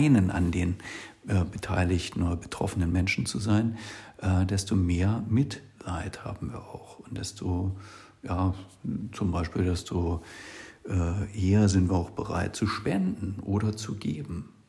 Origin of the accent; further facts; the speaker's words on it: Berlin, Germany; now in Leipzig, Germany; seitdem ich in Leipzig lebe. Denn selbst bin ich im Westen, also in Berlin-West, aufgewachsen und war 18, als die Mauer fiel.